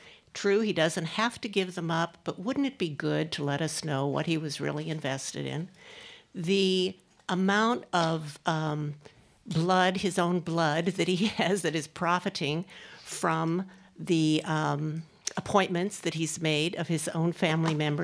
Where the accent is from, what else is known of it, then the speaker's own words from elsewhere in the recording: Iowa City, Iowa, United States; I'm from Iowa City